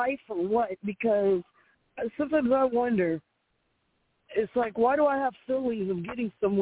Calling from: Delaware, United States; Delaware. State of Delaware.

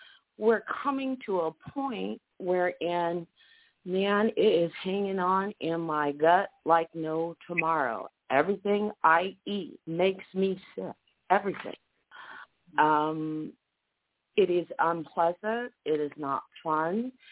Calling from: Arizona, United States; I'm calling from Arizona.

